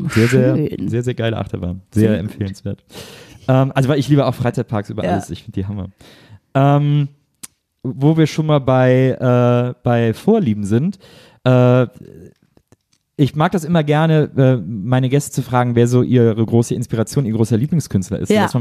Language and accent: German; North Rhine-Westphalia, Germany; ich bin ja in der Nähe von Köln aufgewachsen